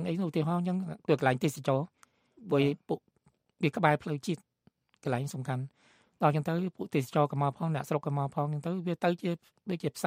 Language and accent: Khmer; Mekong Delta, Vietnam; moved away; ក្នុងនាមជាខ្មែរក្រមយើងចង់ឃើញខ្មែរទាំងអស់រួមសាមគ្គីសន្តិភាពទៅយើងខ្មែរក្រមភៀសខ្លួនមកក៏បានសេចក្តីសុខដែរ